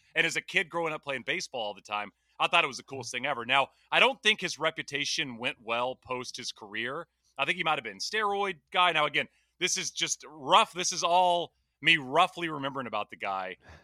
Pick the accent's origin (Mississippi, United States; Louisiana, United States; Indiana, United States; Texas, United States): Texas, United States; I mean, I grew up in East Texas. I mean, I was like a Mavs guy.